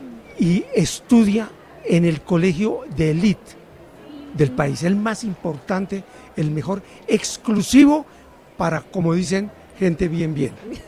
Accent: Colombia; moved away; Otra vez aquí en mi tierra, Colombia. Llevamos 2 semanas. Yo vivo en el exilio desde hace más de 20 años.

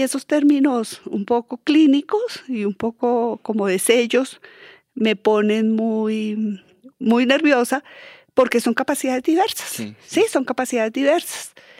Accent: Bogotá, Colombia; en Bogotá, yo soy bogotana, nací en Bogotá, de padres bogotanos. Entonces, en Bogotá, en mi infancia, no había personas afro, por lo menos en el espacio donde yo me movía.

